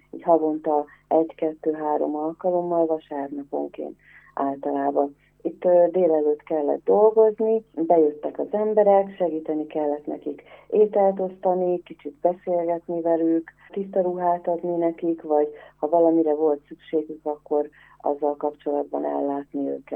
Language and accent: Hungarian; Csepel, Budapest, Hungary; én csepeli vagyok